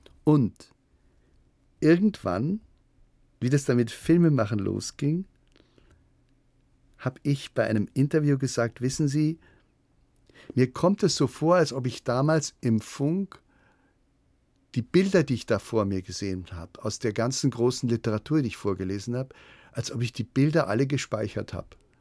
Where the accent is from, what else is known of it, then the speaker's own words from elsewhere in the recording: Munich, Bavaria, Germany; Und dann bin ich zurück nach München gekommen, meine Heimatstadt, wo ich auch studiert habe